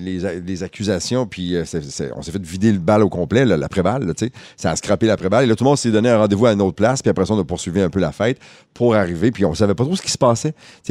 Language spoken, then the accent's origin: French; Quebec City, Quebec, Canada; Moi, écoute, je suis natif du Saguenay, j'ai grandi à Québec